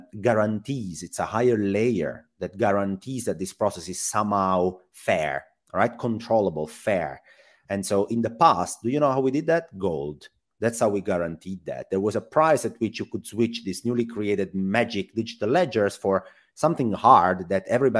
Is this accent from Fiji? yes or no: no; Italy; English is a second language; Italy. So not that far.